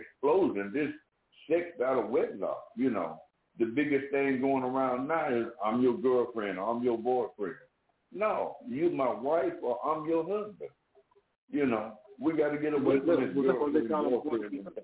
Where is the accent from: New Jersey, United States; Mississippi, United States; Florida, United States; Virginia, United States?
Mississippi, United States; I'm, like I said at the beginning of the program, I'm from Mississippi. And if a young lady became pregnant out of wedlock, she had to leave town because of the shame.